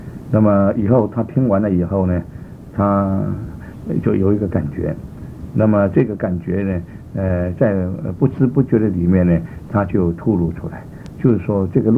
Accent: Fujian, China; 我们福建人呢称这个男人做打波，称女人做杂波

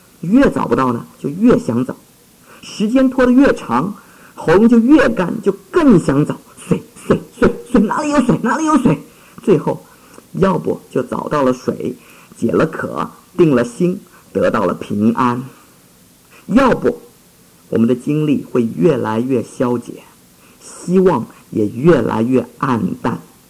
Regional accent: Taiwan; 大概是跟我小时候在台湾受的教育有关吧

